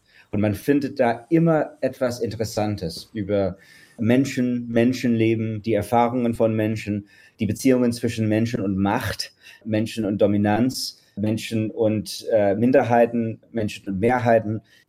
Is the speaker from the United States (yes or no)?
yes; United States; Und im US-amerikanischen Kontext, wo ich herkomme, die Queer History als Subjekt, aber auch als Methode, ist viel mehr im offiziellen Geschichtsdisziplin integriert als in Deutschland.